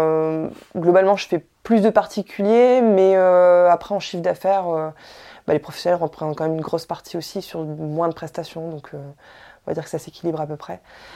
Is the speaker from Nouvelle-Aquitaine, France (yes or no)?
no; Lille, Hauts-de-France, France; J'ai 37 ans, je suis de Lille